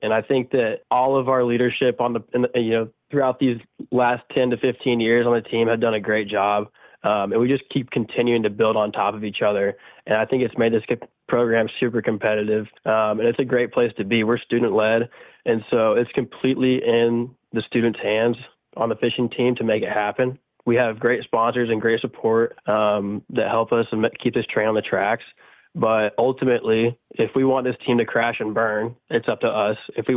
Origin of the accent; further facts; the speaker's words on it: Tulsa, Oklahoma, United States; I'm from Tulsa, Oklahoma.